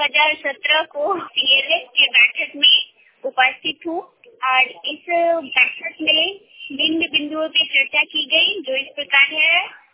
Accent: Bihar, India; और मेरा गांव खतरिया की घर है।

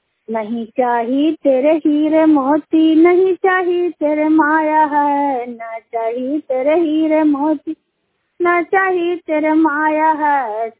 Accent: Bihar, India; बिहार राज्य नालंदा जिला की रहने वाली हूँ, ग्राम छोटी अमर पोस्ट गोसाईमठ थाना हरनौत बिहार के निवासी हूँ

